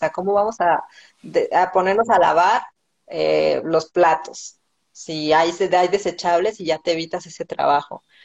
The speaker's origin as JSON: {"language": "Spanish", "town": "Uruapan", "region": "Michoacán", "country": "Mexico", "said": "Yo soy de Uruapan, Michoacán, y allá íbamos a pasear que a las cascadas, que al bosque, al volcán."}